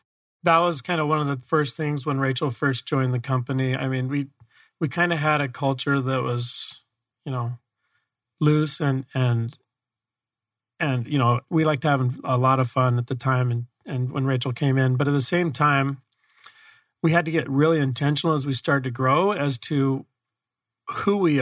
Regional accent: Mesa, Arizona, United States; You know, I grew up here in Mesa, and it's, not a very big town.

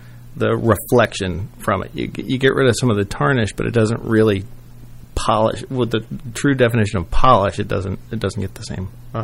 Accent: Atlanta, Georgia, United States; It was based in South Florida, and I've relocated it back to my hometown here in Atlanta.

